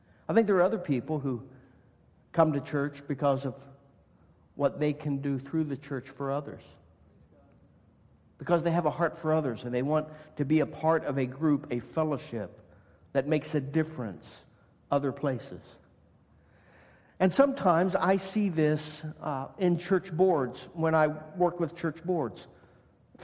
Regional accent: West Virginia, United States; So growing up in West Virginia on Saturday mornings, we had this regular thing that we did.

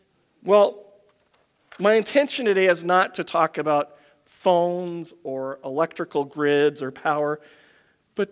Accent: Oregon, United States; I grew up in the Pacific Northwest. I shared this for those who don't know. I grew up a little bit north of Portland, Oregon in the States.

